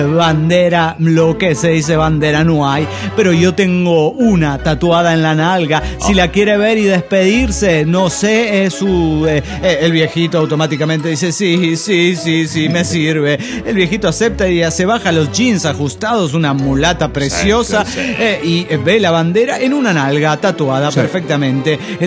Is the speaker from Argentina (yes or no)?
no; Dallas, Texas, United States; de Dallas, Texas.